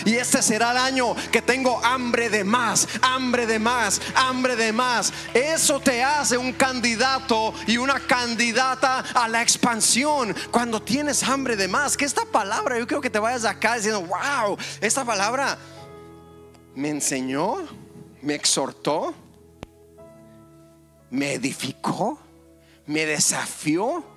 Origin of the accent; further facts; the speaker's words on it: Santana, Michoacán, Mexico; Soy de Michoacán. Pues de Michoacán será el mejor. Crecí en Santana.